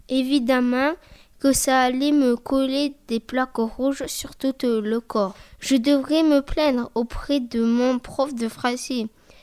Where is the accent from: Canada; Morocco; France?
France; Bordeaux, Nouvelle-Aquitaine; Ce n'est pas parce que je suis bordelaise que je lui ai préparé des cannelés